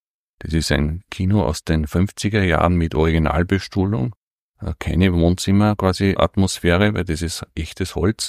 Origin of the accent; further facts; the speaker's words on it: Upper Austria, Austria; born there; now in St. Florian, Austria; Ich bin gebürtiger Mühlviertler und bin dann durch die Mittelschule nach St. Florian gekommen und seither wohne ich in St. Florian.